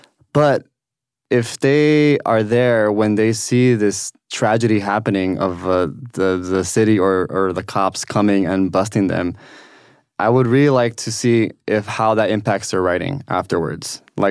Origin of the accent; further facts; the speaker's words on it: East Los Angeles, California, United States; East Los Angeles, because that's my hometown. Like, that's where I was born and raised, and I walked Whittier Boulevard, historic Whittier Boulevard